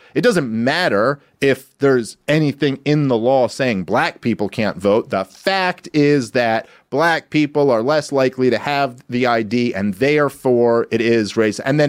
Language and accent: English; New York City, New York, United States; But you know, I grew up in New York City.